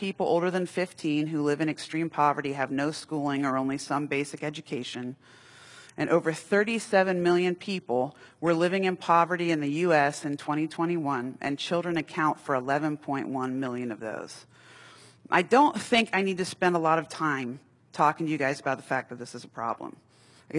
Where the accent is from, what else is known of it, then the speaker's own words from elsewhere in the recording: New York, United States; born there; also born or lived in Worthington, Ohio; Well, actually, I was born in New York, so I didn't choose being born in Worthington. I was born in New York.